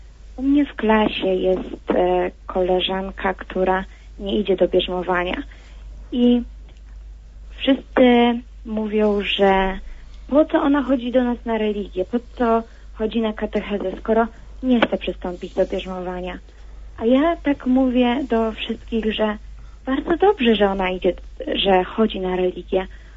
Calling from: Bełżyce, Lublin Voivodeship, Poland; Jestem z Bełżyc, z takiej małej miejscowości niedaleko Lublina.

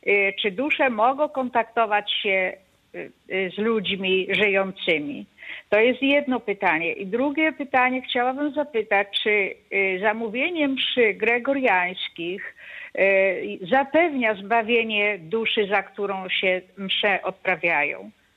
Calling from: Kraków, Lesser Poland, Poland; ja jestem z Krakowa.

